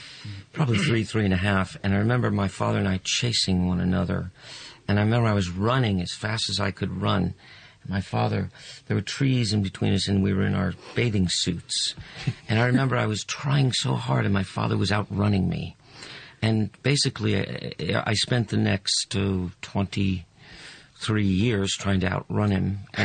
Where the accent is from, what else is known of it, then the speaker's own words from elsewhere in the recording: New York City, New York, United States; Yes, I was in Manhattan. I grew up in New York.